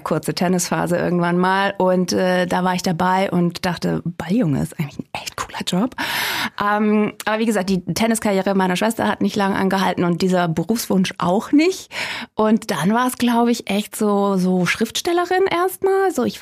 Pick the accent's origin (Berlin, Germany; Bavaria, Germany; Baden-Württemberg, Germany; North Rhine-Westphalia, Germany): Bavaria, Germany; Gunzenhausen; Also ich komme aus der Ecke Gunzenhausen, wenn dir das was sagt.